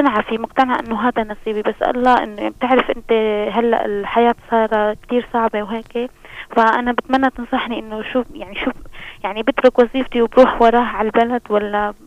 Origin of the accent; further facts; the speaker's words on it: Syria; أنا بالشام وهو بالبلد طبعا. أنا موظفة طبعا ويعني ثابتة هون بالشام